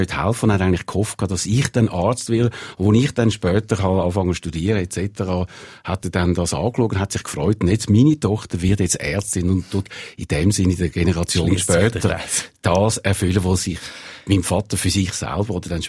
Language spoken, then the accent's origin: German; Zurich, Switzerland; Ich bin eben auch aus dem Kreis 4 gekommen. Eben meine Eltern sind ja beide schon in der Schweiz geboren gewesen.